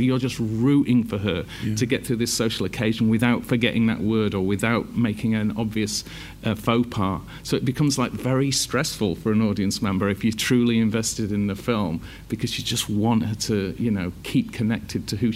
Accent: Leeds, Yorkshire and the Humber, United Kingdom; I'm from Leeds. I didn't grow up with lofty ambitions

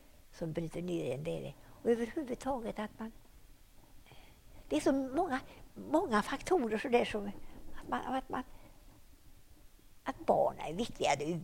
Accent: Mellerud, Västra Götaland County, Sweden; Och jag kan fundera på hur det var hemma i Mellerud.

